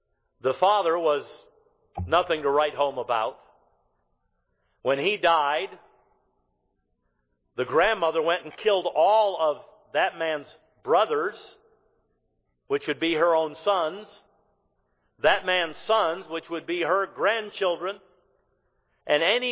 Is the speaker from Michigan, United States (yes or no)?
yes; Detroit, Michigan, United States; was raised up in my hometown, up in Detroit.